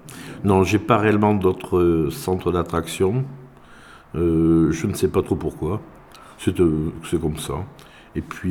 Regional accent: Périgueux, Nouvelle-Aquitaine, France; Oui, je suis de Périgueux et j'ai vécu une grande majeure partie de ma vie en Dordogne, enfin à Périgueux notamment. Et je suis très content aussi d'être périgordais

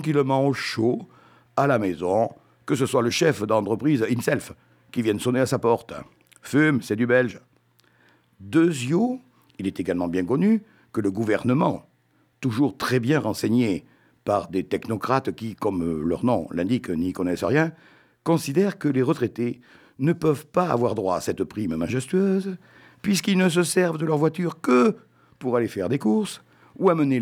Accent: Nouvelle-Aquitaine, France; Chez nous, en Périgord, dont la gastronomie a été vantée autant que son admirable beauté de site, le foie gras, c'est sacré.

